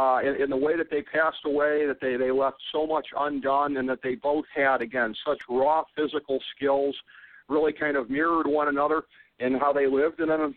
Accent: Cleveland, Ohio, United States; And again, my hometown Cleveland Browns

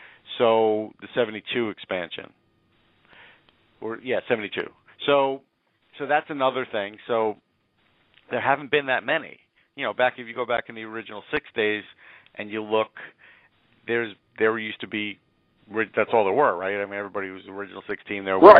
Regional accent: United States; but just as an American

